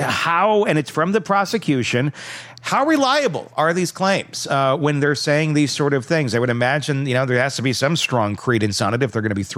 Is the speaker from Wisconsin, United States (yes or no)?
yes; Wisconsin, United States; I mean, I grew up in Wisconsin amongst hunters